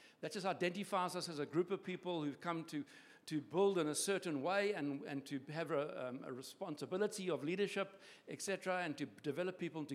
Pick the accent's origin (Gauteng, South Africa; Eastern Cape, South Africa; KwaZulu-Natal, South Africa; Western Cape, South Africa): KwaZulu-Natal, South Africa; Durban; well, I'm from Durban